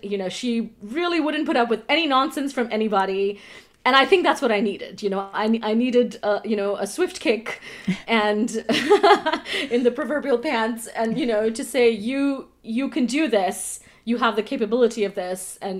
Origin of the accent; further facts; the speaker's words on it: India; I grew up in India. India being a British colony